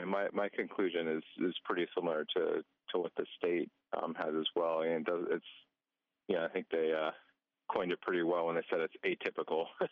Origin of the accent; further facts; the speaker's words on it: Naples, Florida, United States; Yeah, I mean, you know, I am from Naples, Florida. I was born and raised there.